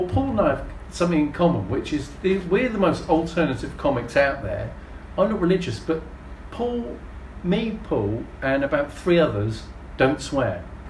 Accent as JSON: {"language": "English", "town": "Canberra", "region": "Australian Capital Territory", "country": "Australia", "said": "because I'm from Canberra"}